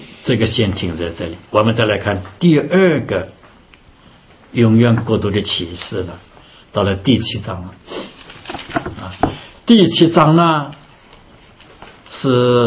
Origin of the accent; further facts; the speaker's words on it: China; 到今天恐怕都被我们中国人所称扬的，是不是？